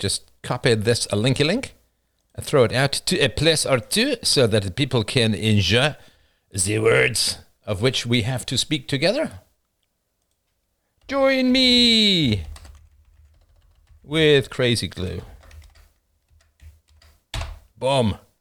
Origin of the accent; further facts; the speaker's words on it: England, United Kingdom; I grew up in England.